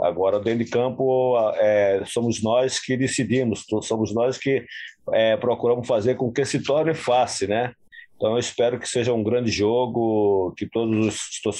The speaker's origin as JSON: {"language": "Portuguese", "town": "Feira de Santana", "region": "Bahia", "country": "Brazil", "said": "Sou baiano, sou de Feira de Santana."}